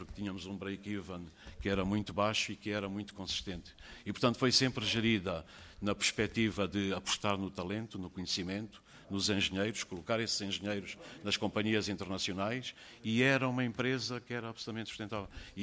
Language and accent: Portuguese; Angola; born there; eu nasci em Angola. Eu vivi em Angola nos tempos turbulentos